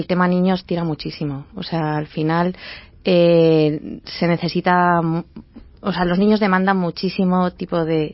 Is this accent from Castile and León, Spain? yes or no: no; Madrid, Community of Madrid, Spain; Nosotras somos madrileñas y estamos un poco focalizadas en Madrid.